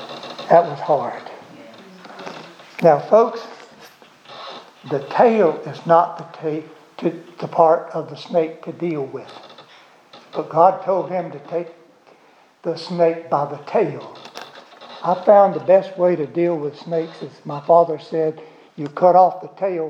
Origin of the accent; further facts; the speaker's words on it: Florida, United States; Now, folks, I was raised on Rattlesnake Hill in North Florida.